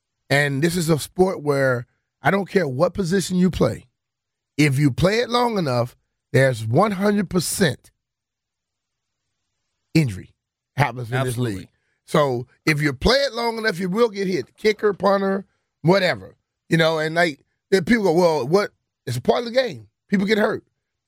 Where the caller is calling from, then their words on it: Philadelphia, Pennsylvania, United States; I'm calling me from Philly.